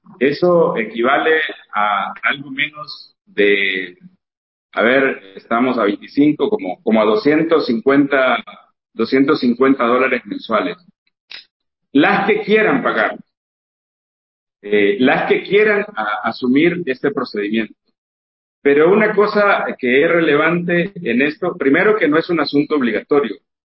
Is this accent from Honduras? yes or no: yes; Honduras; para los que somos de Honduras la conocemos